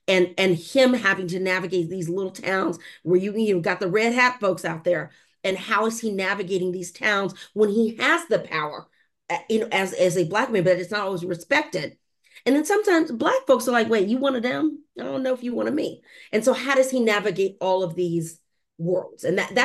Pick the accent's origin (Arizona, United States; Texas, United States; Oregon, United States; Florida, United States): Texas, United States; So I'm from Texas. I come from a long line of Black Texans, and we are the flip side story to the Great Migration, meaning we didn't go anywhere